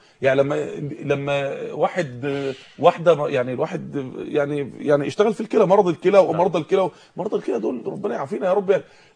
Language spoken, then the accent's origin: Arabic; Mansoura, Dakahlia, Egypt; الراجل اللي عندنا في المنصوره